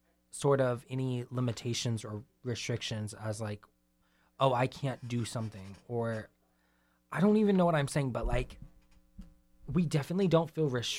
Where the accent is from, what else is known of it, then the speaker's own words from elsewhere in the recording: Austin, Texas, United States; But when I say, oh, I'm from Austin, Texas, people are like, oh, Austin, that's so cool.